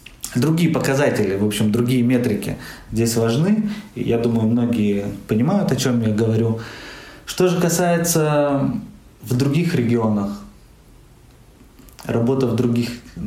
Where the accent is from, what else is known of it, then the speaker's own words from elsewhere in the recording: Tyumen, Tyumen Oblast, Russia; мне хотелось бы, чтобы в моем родном городе, в Тюмени, была киностудия